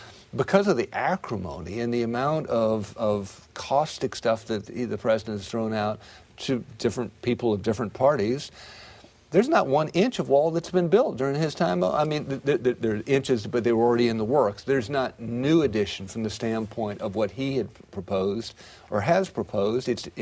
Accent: South Carolina, United States; the family farm I grew up on in South Carolina

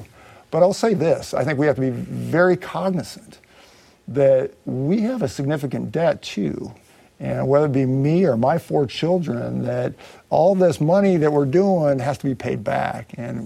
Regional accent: Iowa, United States; In my community, my hometown, the Iowa Extension was actually started 100 years ago.

